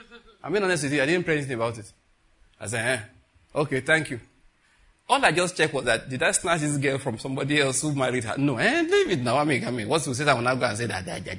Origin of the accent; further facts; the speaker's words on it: Western Nigeria, Nigeria; I grew up in Western Nigeria.